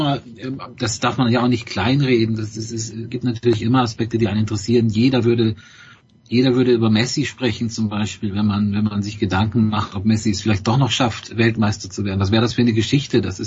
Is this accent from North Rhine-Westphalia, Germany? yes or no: no; Bremen, Germany; Oder natürlich ich als Bremer sehe natürlich auch die Füllkrug-Entwicklung.